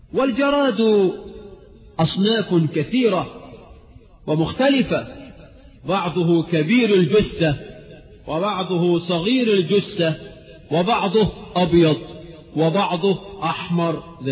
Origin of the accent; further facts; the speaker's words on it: Egypt; كمصريين لما نلاقي واحد كده ربنا خلقه وبلغ مبلغ الرجال وما بيطلعلوش دقن